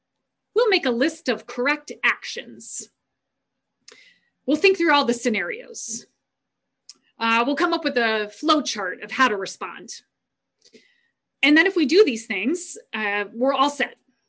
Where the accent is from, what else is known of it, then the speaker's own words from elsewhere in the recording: Manassas, Virginia, United States; I don't describe myself as abiding on Mars Street or that I grew up abiding in Manassas, Virginia.